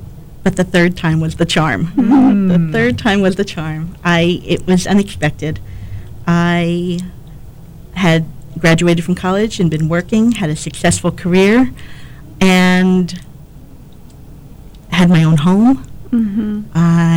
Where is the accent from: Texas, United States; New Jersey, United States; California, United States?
New Jersey, United States; East Brunswick; Well, I grew up in New Jersey in East Brunswick in the Diocese of Metuchen with my father, mother, two brothers, and two sisters.